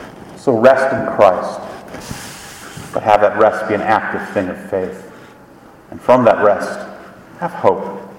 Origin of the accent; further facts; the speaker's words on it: Scotland, United Kingdom; I like that because I'm Scottish.